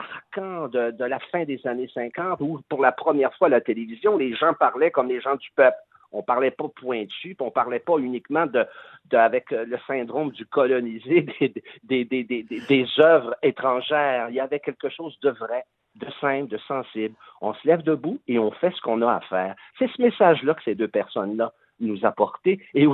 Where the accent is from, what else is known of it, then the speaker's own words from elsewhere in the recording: Les Éboulements, Quebec, Canada; Moi, je viens des Éboulements